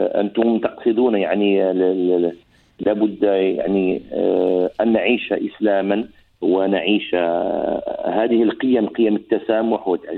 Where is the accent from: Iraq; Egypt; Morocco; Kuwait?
Morocco; معروفة عندنا في المغرب